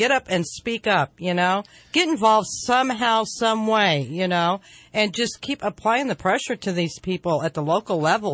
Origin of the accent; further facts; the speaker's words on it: California, United States; born there; And I was born here. I was born in California.